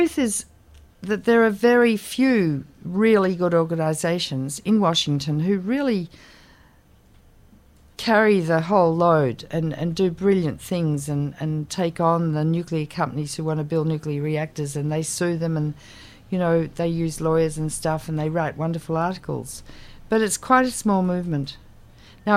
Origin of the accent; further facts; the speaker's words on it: Australia; Well, I'm an Australian, so Aussies just shoot from the hip.